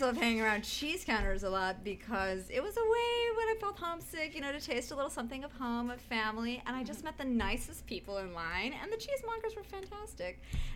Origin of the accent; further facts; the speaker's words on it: Iowa, United States; also born or lived in Wisconsin; I mean, I grew up in Iowa, but I spent a lot of time in Wisconsin.